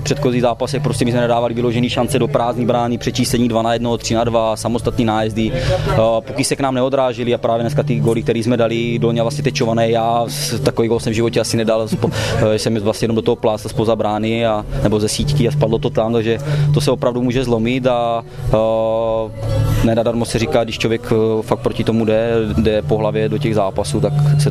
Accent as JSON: {"language": "Czech", "town": "Olomouc", "region": "Olomouc Region", "country": "Czechia", "said": "pocházím z Olomouce"}